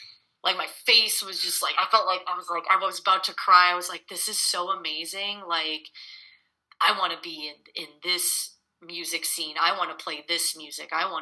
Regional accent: Palos Heights, Illinois, United States; also born or lived in Naperville; now in Chicago, United States; Where like I grew up in Palos Heights, and then I moved to Naperville, Illinois, and I was living there for, you know, most of my time.

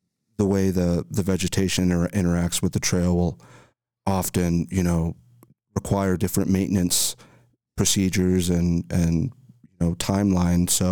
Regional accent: El Paso, Texas, United States; And I grew up in El Paso, Texas, born and raised.

